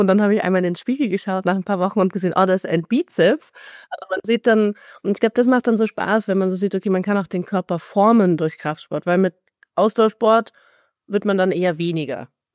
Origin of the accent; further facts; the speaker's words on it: Cologne, North Rhine-Westphalia, Germany; now in Vienna, Austria; Also ich war ursprünglich aus Köln und bin jetzt in Wien, in Österreich.